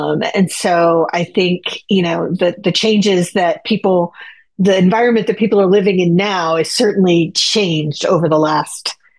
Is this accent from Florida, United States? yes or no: yes; Florida, United States; because I grew up in Florida. I've lived here on and off throughout my life. My family is in Florida.